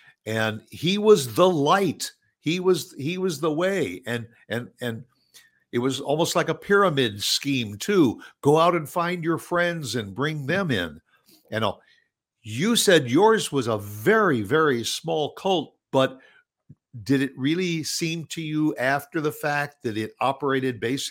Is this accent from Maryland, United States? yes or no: no; Indiana, United States; I'm very familiar with Larry Bird because he was from Indiana, and I'm originally from Indiana.